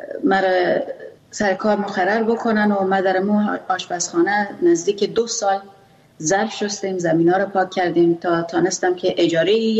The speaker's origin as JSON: {"language": "Persian", "country": "Afghanistan", "first_language": "Pashto", "second_language": "Persian", "said": "چون من زبان مادریم پشتو است."}